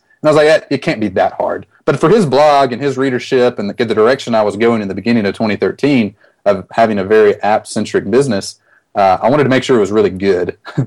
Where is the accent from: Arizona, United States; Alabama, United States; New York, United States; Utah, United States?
Alabama, United States; Mobile; And I grew up in Mobile, Alabama, and a guy that lived there, he was running his mayoral campaign